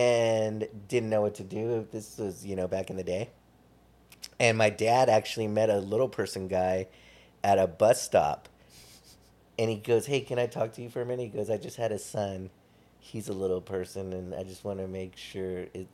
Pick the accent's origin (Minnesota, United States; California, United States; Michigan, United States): California, United States; Torrance; of course I'll jump off this bridge because I grew up like in Torrance.